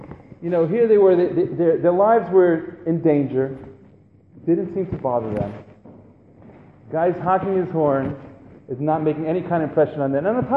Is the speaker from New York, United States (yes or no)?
yes; New York, United States; And I grew up in New York, and I'm honking, honking, honking.